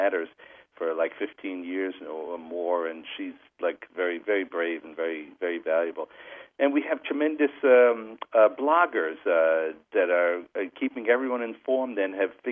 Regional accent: Bronx, New York, United States; And I grew up in the South Bronx in a very kind of like a working class home.

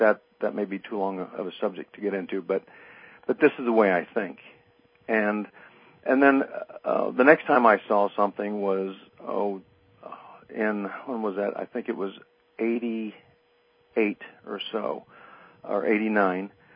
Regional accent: Casa Grande, Arizona, United States; I was coming back from my hometown of Casa Grande, Arizona, south of Phoenix, and driving back up to the valley with a couple of friends of mine.

